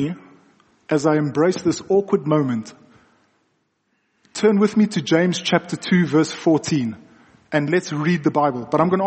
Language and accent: English; Johannesburg, Gauteng, South Africa; So many of you know that I'm from Johannesburg, and things work differently in Johannesburg.